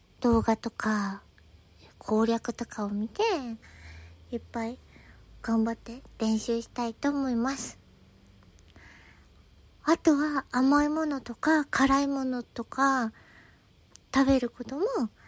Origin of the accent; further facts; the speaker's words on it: Aichi, Japan; 出身地は愛知県で新人声優です。